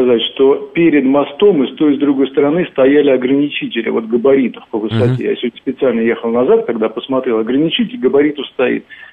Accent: Korolyov, Moscow Oblast, Russia; я из Королева.

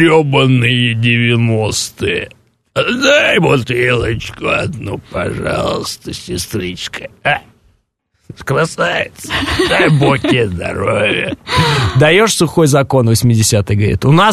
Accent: Moscow, Russia; Я москвич в третьем поколении, долбанный понаехавший.

